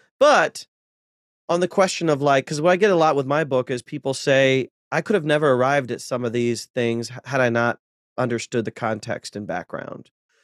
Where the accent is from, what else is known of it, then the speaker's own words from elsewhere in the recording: Ohio, United States; happens mm-hmm. to be in Ohio because I'm from Ohio.